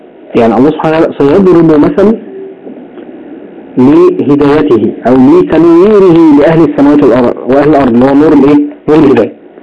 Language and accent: Arabic; Egypt; اللي هي بيسموها لمبة الجاز عندنا في مصر